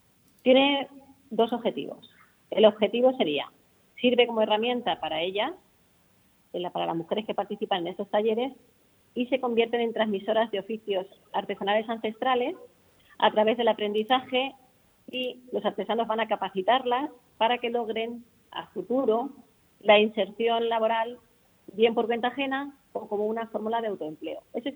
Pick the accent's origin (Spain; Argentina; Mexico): Spain; Valdepeñas, Castilla-La Mancha; A pesar de que soy de Valdepeñas, nacida en Valdepeñas, Ciudad Real, al lado de Almagro